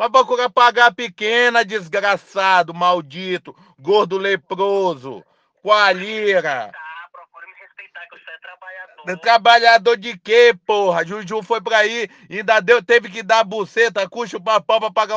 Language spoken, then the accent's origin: Portuguese; Imperatriz, Maranhão, Brazil; tudo bem? É, eu sou daqui de Imperatriz.